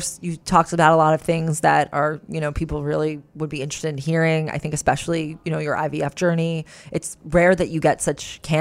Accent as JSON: {"language": "English", "region": "New York", "country": "United States", "tie": "born or raised there", "moved": "as an adult", "lives_now": "Germany", "said": "Although born and raised in New York, I moved to Germany about a year and a half ago for work."}